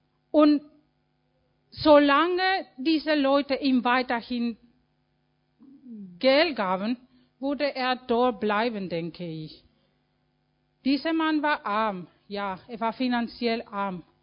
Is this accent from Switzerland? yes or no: no; Mexico; German is a second language; Weil ich komme aus Mexiko und in Mexiko solche Programme gibt es nicht.